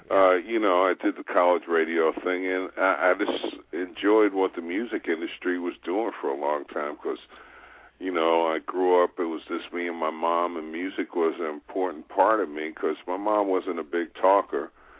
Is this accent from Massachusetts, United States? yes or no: no; Queens, New York, United States; You know, I grew up in Queens in New York